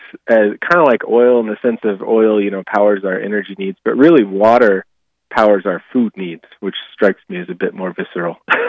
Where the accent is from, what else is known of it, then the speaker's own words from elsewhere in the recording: Alaska, United States; The Yakutat Glacier. Yeah, not far from my hometown.